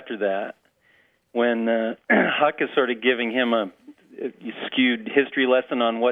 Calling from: Meriden, New Hampshire, United States; I'm calling from Meriden, New Hampshire.

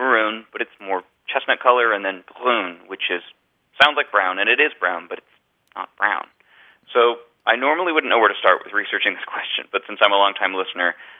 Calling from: San Diego, California, United States; I'm calling from San Diego, California.

